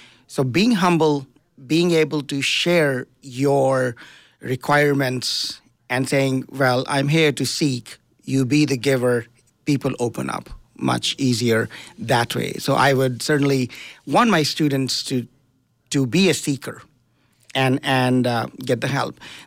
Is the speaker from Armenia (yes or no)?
no; India; I grew up in India in a very poor household. My mom and dad were refugees from Pakistan.